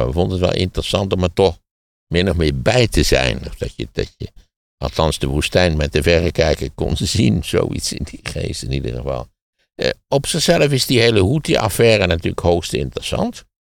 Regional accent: Wageningen, Gelderland, Netherlands; Dank u wel, Wageningen. Dat heerlijke plaatsje waar ik ben opgegroeid.

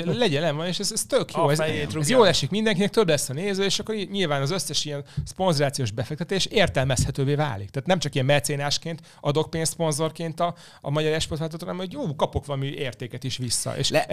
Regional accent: Zala, Hungary; mert Zalában nőttem fel, és oda húz a szívem.

